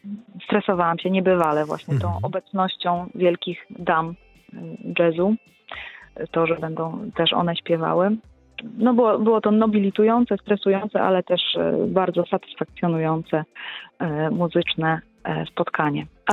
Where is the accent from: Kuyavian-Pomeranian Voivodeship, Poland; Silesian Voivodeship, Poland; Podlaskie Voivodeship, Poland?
Kuyavian-Pomeranian Voivodeship, Poland; Toruń; Nagranej z pianistami z mojego rodzinnego miasta, Torunia.